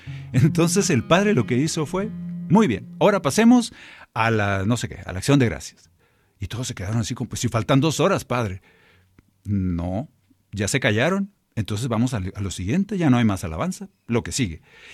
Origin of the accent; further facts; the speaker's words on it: Navojoa, Sonora, Mexico; allá en mi pueblo, en Navojoa, Sonora.